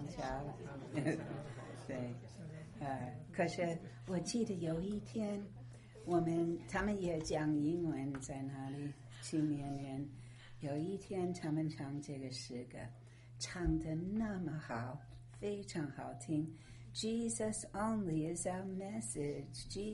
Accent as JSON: {"language": "Chinese", "country": "China", "said": "我们中国人的特点就是殷勤，对不对？"}